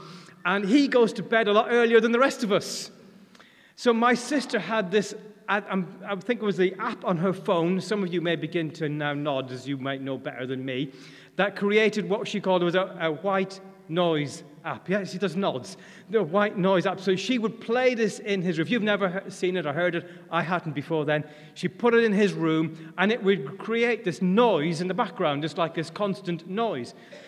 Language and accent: English; Ireland; accent: Irish; I'm Irish, because my wife tells me I've lost my Irish accent.